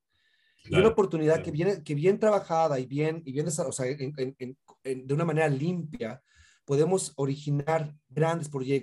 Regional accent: Mexico; en México, por lo menos en mi caso, siendo un chico de barrio

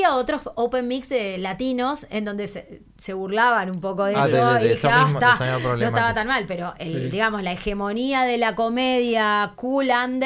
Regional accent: Uruguay; hola, soy uruguaya

